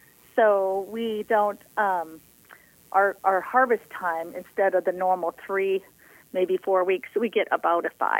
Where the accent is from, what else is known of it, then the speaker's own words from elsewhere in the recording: Alaska, United States; It's like, no, I grew up in Alaska. Nobody in Alaska knows what a peony is.